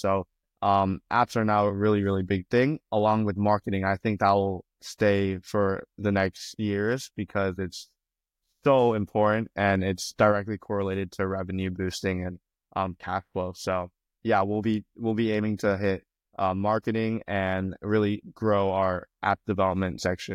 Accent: Indonesia; I'm from Indonesia, so I found some developers in Indonesia

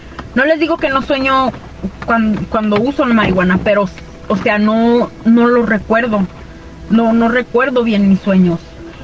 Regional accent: Aguascalientes, Mexico; now in Cibolo, United States; Soy de Aguascalientes y radico aquí en Cibolo, Texas.

